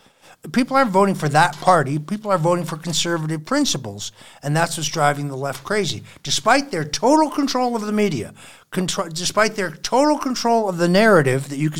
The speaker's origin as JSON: {"language": "English", "country": "United States", "said": "I'm a Christian first. I'm an American second."}